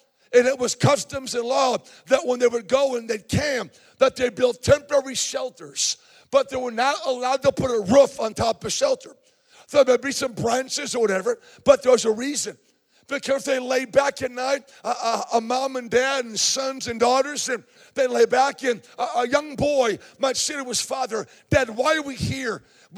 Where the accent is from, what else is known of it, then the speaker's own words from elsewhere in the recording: West Springfield, Massachusetts, United States; And I'm from West Springfield, Massachusetts. And so it's always good to get home where I could talk about the Red Sox with pride.